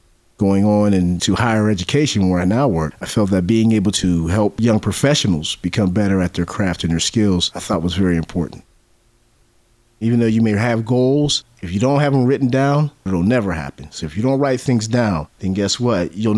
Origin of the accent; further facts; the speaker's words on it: McKeesport, Pennsylvania, United States; McKeesport, I attended Centennial Elementary. Then I attended McKeesport High School. At the time I was growing up in McKeesport, the one big thing that was becoming huge was the drug game.